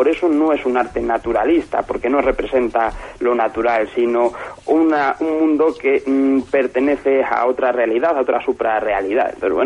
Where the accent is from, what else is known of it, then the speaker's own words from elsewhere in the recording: Segovia, Castile and León, Spain; aquí damos los cursos también en Segovia, yo además soy de Segovia